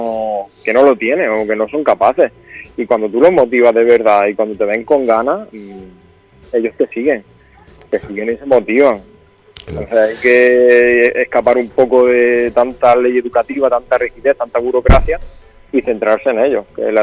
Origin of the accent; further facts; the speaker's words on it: Almería, Andalusia, Spain; que somos de aquí de Almería